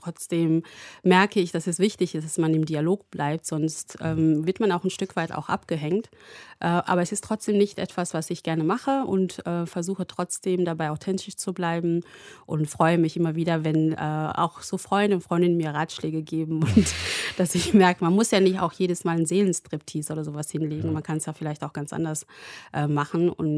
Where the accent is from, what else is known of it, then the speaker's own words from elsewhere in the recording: Kenya; German is a second language; Ich bin ja selber in Kenia geboren und auch dort aufgewachsen.